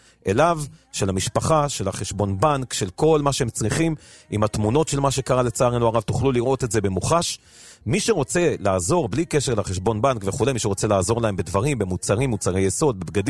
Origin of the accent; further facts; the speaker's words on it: Bnei Brak, Tel Aviv District, Israel; איפה שאני גדלתי בתור ילד ברחוב חידה בבני ברק, מקום מגוריהם של ההורים